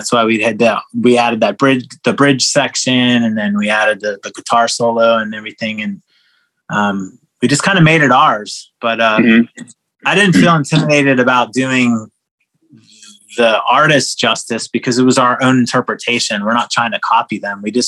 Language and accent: English; Maryland, United States; now in Los Angeles, United States; In 2007, I moved from Maryland to LA, and I wrote, this is when MySpace was a thing, and there was blogs that you could write, and I left all of my things back home